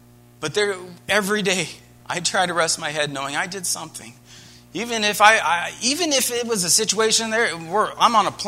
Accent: United States; which makes it really awkward as an American.

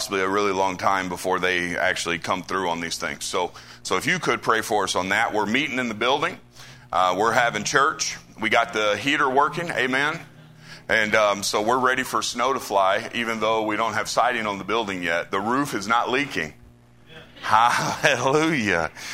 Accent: Tennessee, United States; I'm not polished. I'm from Trailer Parkville, Tennessee, amen. All right, I rode on a church bus when I was 10 years old.

